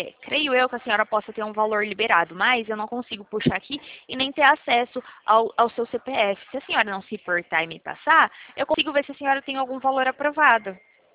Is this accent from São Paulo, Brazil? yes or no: yes; Presidente Prudente, São Paulo, Brazil; Aqui eu sou de Presidente Prudente